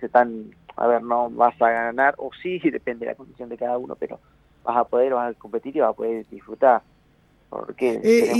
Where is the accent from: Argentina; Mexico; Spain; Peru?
Argentina; Viedma, Río Negro; para nosotros los que somos acá de Viedma a Patagones